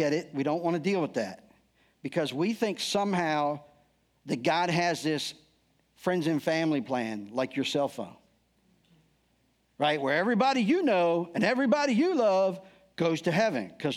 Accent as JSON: {"language": "English", "region": "Eastern Shore", "country": "United States", "tie": "born or raised there", "said": "And I'm born and raised on the Eastern Shore"}